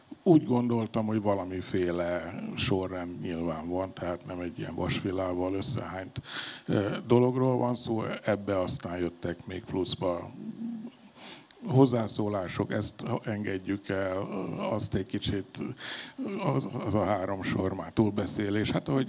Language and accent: Hungarian; Pécs, Baranya, Hungary; also born or lived in Győr; mint én pécsi vagyok, ott lakom